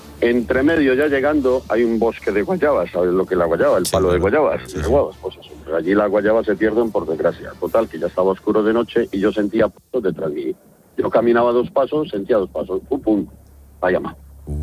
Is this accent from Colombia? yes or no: yes; Colombia; Yo soy de origen colombiano. Te pongo en situación. Cordillera Central, arriba del todo. El vecino más próximo que había, teníamos a unas 2 horas de camino. En la finca.